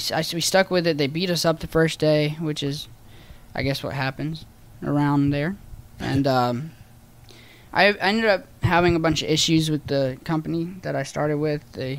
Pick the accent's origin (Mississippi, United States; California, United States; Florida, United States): Mississippi, United States; Like when I growing up in Mississippi, I was of course I loved wrestling